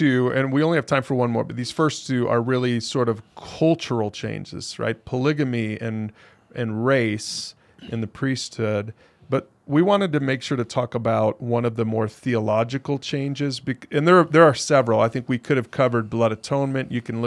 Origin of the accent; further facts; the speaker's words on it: Utah, United States; Now, we growing up in Utah, we know that phrase.